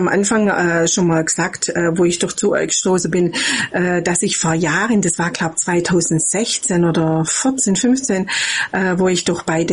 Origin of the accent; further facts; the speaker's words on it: Geislingen an der Steige, Baden-Württemberg, Germany; now in Donaueschingen, Germany; Also ursprünglich komme ich aus Geislingen an der Steige, Göppingen, Stuttgart.